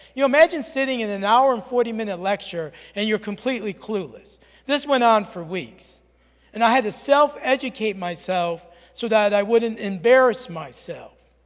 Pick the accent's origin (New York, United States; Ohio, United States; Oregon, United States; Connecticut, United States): New York, United States; New York City; So I will do my best to speak more slowly. Being a New Yorker, I get excited